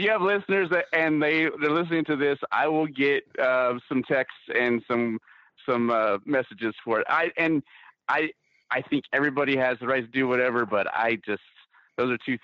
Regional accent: San Diego, California, United States; It's actually sports related because I grew up in San Diego, and I got to meet Tony Gwynn for the first time

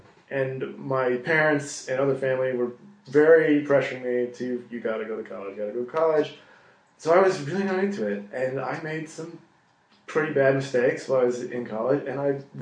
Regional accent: Kirkwood, Missouri, United States; I grew up in Kirkwood. I went to John Burroughs, an elite private high school.

